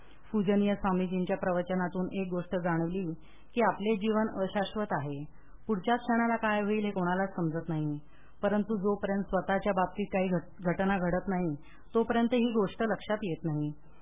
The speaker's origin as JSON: {"language": "Marathi", "town": "Thane", "region": "Maharashtra", "country": "India", "tie": "born or raised there", "moved": "as an adult", "lives_now": "Pune, India", "said": "माझे माहेर ठाण्याचे, आमच्या सर्वांचा परमेश्वरावर पूर्ण विश्वास."}